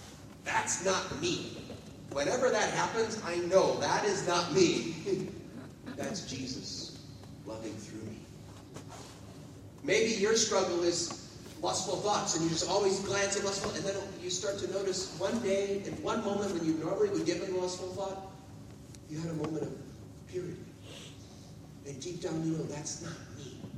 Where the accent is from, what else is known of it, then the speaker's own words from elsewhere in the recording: Chicago, Illinois, United States; Did you catch in my talk? Where did I grow up? Chicago.